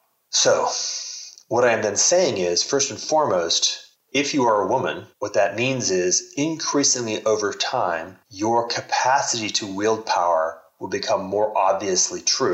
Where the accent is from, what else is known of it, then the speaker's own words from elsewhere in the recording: Texas, United States; I grew up in Texas in the 1970s in America.